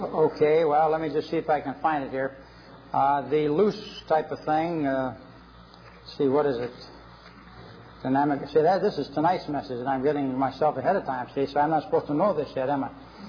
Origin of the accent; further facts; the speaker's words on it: Collingswood, New Jersey, United States; I'm from Collingswood, New Jersey, about 5 miles away.